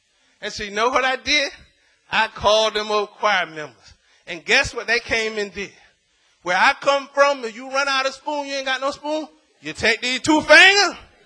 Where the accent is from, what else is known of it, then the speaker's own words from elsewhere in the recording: the South, United States; I'm from the South. You want it cold.